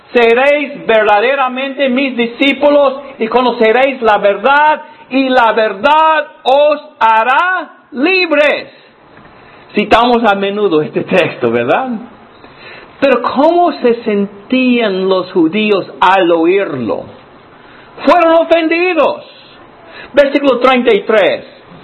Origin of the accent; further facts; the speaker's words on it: Alabama, United States; now in New Jersey, United States; vengo de New Jersey, que está pegado a Nueva York, aunque soy originalmente de Alabama.